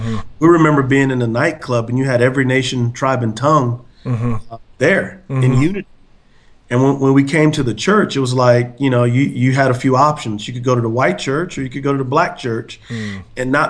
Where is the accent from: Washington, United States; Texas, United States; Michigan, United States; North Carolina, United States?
Texas, United States; San Antonio; I'm from San Antonio, Texas. She's from Darby, Montana. I'm from the urban context.